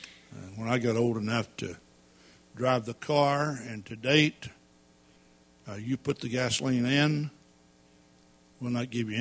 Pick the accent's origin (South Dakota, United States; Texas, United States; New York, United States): Texas, United States; I was brought up in East Texas in a pretty humble environment.